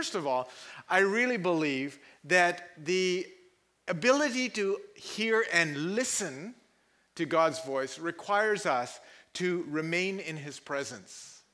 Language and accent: English; Karachi, Sindh, Pakistan; born there; I was born in Karachi, Pakistan, all right? Most people go, "Oh," when I do that, all right? I was born to a Muslim family.